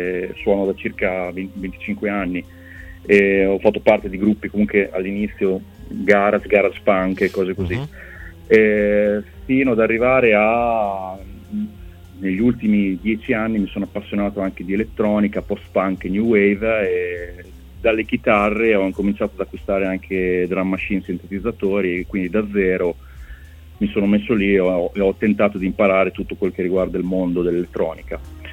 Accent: Cesena, Emilia-Romagna, Italy; Io sono di Cesena

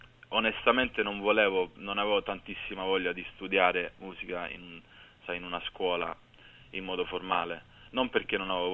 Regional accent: London, United Kingdom; Sì, io sono nato e cresciuto a Londra ed è stato sempre... un paio di anni, proprio picco, forse all'asilo sono stato a Roma, però nato e cresciuto a Londra

